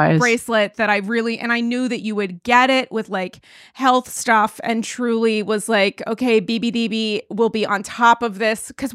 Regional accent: New York, United States; Like, I am one of you. I am a New Yorker. I just don't drive.

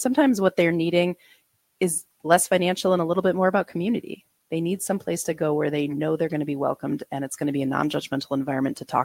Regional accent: New York, United States; I'm still a New Yorker.

